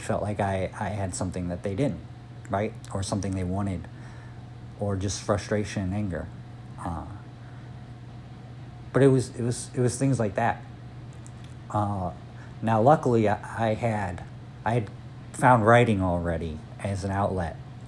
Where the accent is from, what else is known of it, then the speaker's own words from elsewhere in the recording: Cleveland, Ohio, United States; My first day of high school, I had two kids come up to me and ask me if I was from Cleveland. And when I said yeah, they asked me if I could get them drugs.